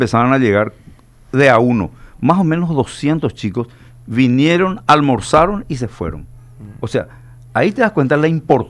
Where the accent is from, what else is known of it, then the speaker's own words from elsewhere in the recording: Central, Paraguay; Yo soy de Villaliza, él fue intendente de Villaliza.